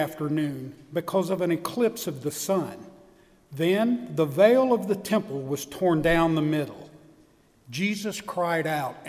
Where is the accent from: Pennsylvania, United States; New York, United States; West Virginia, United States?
West Virginia, United States; because where I grew up in West Virginia, you either in the valley or walking up a hill to get out of it.